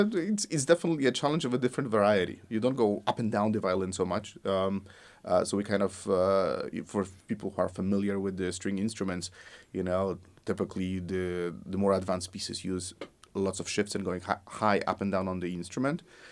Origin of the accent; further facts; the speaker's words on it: Poland; when I was growing up in Poland, you know, there's few composers that are world renowned